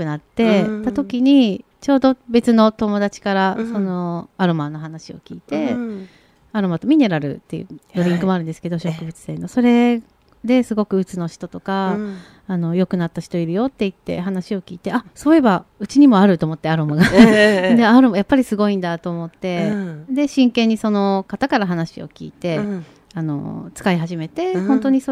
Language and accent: Japanese; Hiroshima, Japan; now in Tokyo, Japan; そうですね、出身は広島なんですけれど、うん、ちょっと母も離婚したり、うん、いろいろな関係で今東京に一人で仕事をしているので